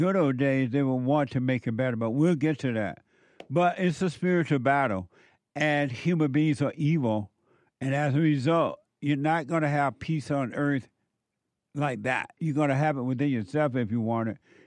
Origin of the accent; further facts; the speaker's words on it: Alabama, United States; growing up in … when we can only get country and western music on that plantation down in Alabama because we didn't have those electric wires running